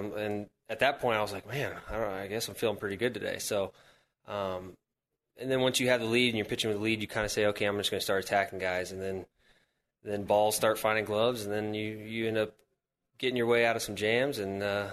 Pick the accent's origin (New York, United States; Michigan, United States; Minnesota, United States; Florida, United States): Florida, United States; me being born and raised in Florida, I mean, you know, you can play year round.